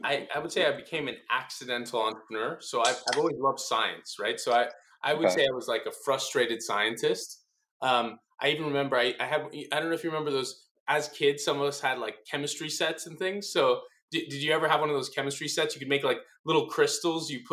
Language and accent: English; Miami, Florida, United States; born there; So my parents were Cuban refugees. They came to Florida. I was born in Miami.